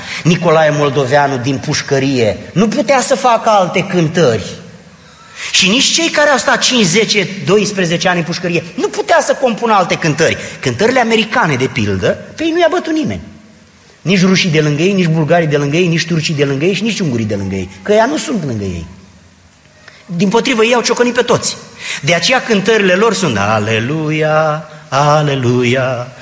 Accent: Romania; moved away; Când noi am venit din România, am venit cu un bagaj cultural.

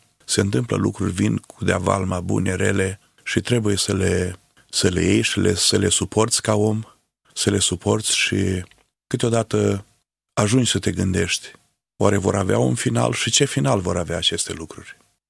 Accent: Negreni, Cluj County, Romania; Negreni, în sat la noi, acasă la noi, în anul 1977

